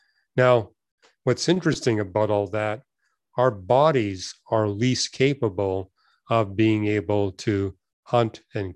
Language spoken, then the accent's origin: English; Vancouver, British Columbia, Canada; because I was raised in Vancouver, lived quite close to Vancouver's Chinatown.